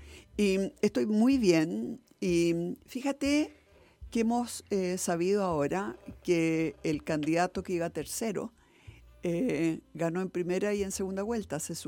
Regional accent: Chile; No tanta pelea chica, porque eso no nos lleva a ningún lado como chilenos, ¿no? Como país.

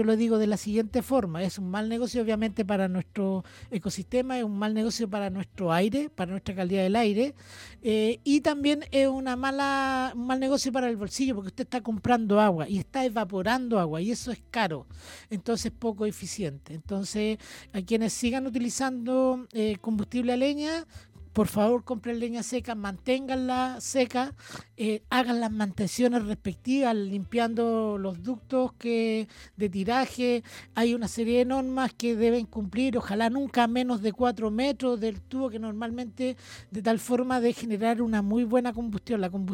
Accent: Catemu, Valparaíso, Chile; vengo de Catemu, de la región de Valparaíso Interior

